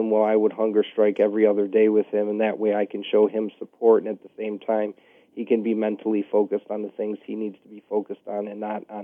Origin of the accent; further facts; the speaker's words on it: Chicago, Illinois, United States; now in Wisconsin, United States; Actually, I'm from Chicago, so you're gonna get disproved. But I've been in Wisconsin for the past 6 years